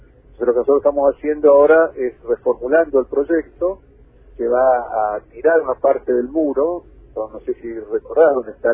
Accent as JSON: {"language": "Spanish", "town": "Posadas", "region": "Misiones", "country": "Argentina", "said": "todos somos de Posada"}